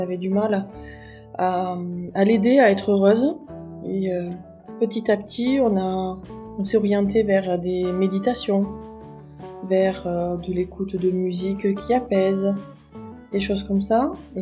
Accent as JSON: {"language": "French", "region": "Occitanie", "country": "France", "tie": "born or raised there", "said": "Je suis née dans les années 80 en Aveyron, donc au sud du Massif Central en France. C'est pour ça que j'ai un accent un petit peu arrondi, assez reconnaissable. J'ai grandi entourée d'animaux et d'amis."}